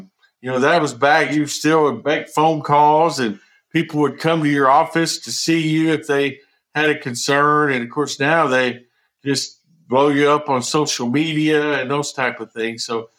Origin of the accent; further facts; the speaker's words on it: Colorado City, Texas, United States; And then there was an elementary principal job in my hometown, Colorado City, Colorado ISD.